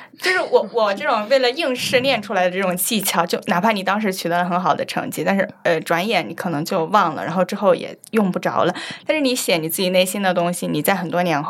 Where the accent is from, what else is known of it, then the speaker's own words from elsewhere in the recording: Hunan, China; 我是湖南的，然后我们当年湖南还是自主命题